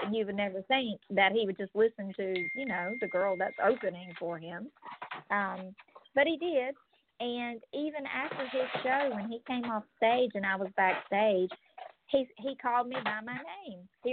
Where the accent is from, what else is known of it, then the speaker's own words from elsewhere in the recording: Conway, South Carolina, United States; I'm from the Conway Myrtle Beach area. That's where I was born and raised. I was born in Grand Strand Hospital. I was raised out near Surfside, down near Saucus Tea.